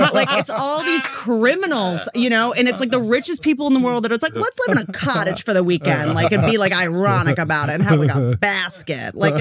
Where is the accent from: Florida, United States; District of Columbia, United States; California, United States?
District of Columbia, United States; Washington; also born or lived in Roanoke, Virginia; I'm from Washington, D.C. I grew up half Washington, D.C., half a rural town in Virginia called Roanoke, Virginia.